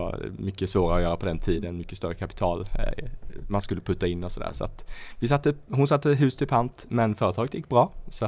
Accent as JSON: {"language": "Swedish", "town": "Markaryd", "region": "Kronoberg County", "country": "Sweden", "lives_now": "Lund, Sweden", "said": "Ja, nej, men jag är från Markaryd i södra Småland där värmepumpstillverkaren Nibe ligger. Och uppvuxen i en småföretagarfamilj. Har en akademisk bakgrund, bor i Lund."}